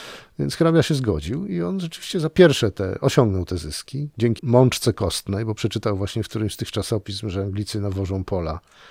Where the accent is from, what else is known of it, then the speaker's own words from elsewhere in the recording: Świętokrzyskie Voivodeship, Poland; Myślę, że moje pochodzenie tutaj zdecydowało, a ja pochodzę z Gór Świętokrzyskich, gdzie wojna była czymś zupełnie innym niż to, jak ją widziano, czy przeżywano nawet tutaj na Śląsku.